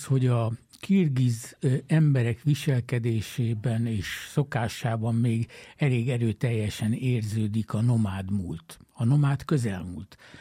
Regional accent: Hungary; magyarok vagyunk

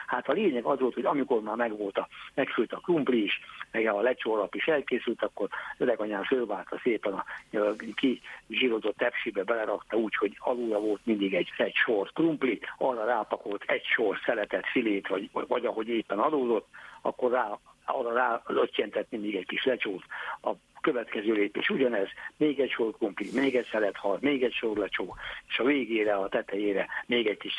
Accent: Ercsi, Fejér, Hungary; Hát az én szülőföldem, Ercsi térsége, vagy szülőtájam, tájegységem térsége, Ercsi is rácokkal települt be.

